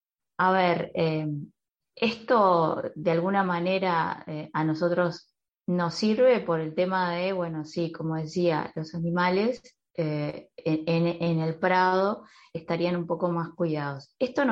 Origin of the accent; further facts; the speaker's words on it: Montevideo, Uruguay; la mayoría de los que empezamos esta movida somos de Montevideo.